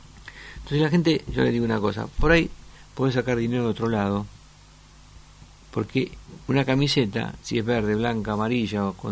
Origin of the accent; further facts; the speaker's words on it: Italy; soy un médico que me crié en Italia, con mi tío que era médico de pueblo y todo